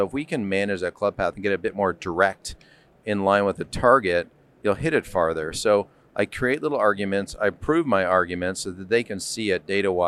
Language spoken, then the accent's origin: English; Toronto, Ontario, Canada; Like I said, I grew up in Toronto, played college golf in New Mexico State, played professionally for a few years.